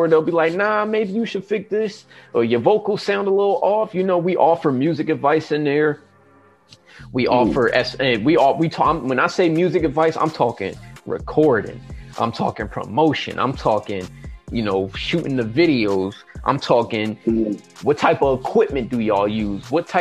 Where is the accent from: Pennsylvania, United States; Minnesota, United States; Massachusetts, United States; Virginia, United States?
Pennsylvania, United States; Philadelphia; Because you know I'm from Philly, man. I gotta let people know that.